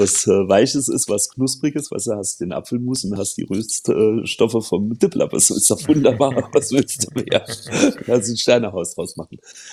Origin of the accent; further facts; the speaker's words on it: Saarland, Germany; am besten werfe ich irgendwo noch ein Stück Lione als Saarländer in die Pfanne